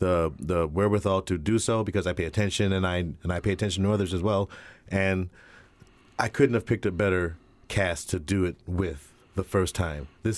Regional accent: Tennessee, United States; I'm from Tennessee, and I've been doing corn, and I got this nice little redneck.

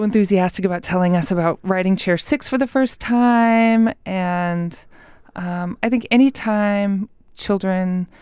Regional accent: Girdwood, Alaska, United States; growing up in Girdwood.

